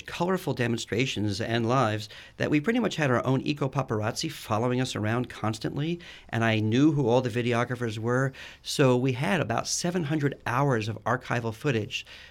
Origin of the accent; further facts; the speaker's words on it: New York City, New York, United States; when I grew up in New York City, I looked over my shoulder in the 1970s.